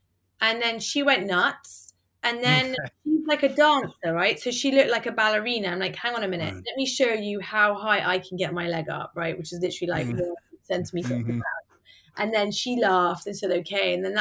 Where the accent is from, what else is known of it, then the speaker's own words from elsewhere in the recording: England, United Kingdom; we're both English, you know?